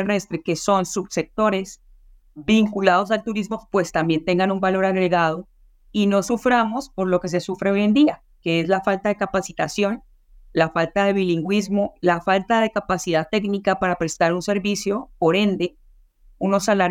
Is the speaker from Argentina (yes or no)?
no; Colombia; accent: Colombian; es un honor para mí como colombiana, como latinoamericana, estar hablando en nuestro idioma, en español